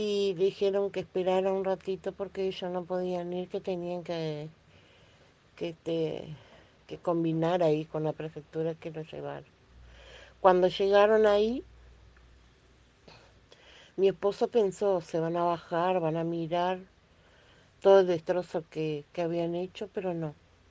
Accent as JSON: {"language": "Spanish", "region": "Salto", "country": "Uruguay", "said": "Yo estoy en Salto porque yo soy de Salto."}